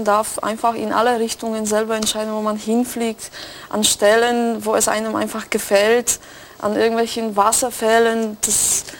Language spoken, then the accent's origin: German; Poland; Also da möchte ich aber nicht so trennen, Deutsch, Polnisch, ich bin Polin, aber...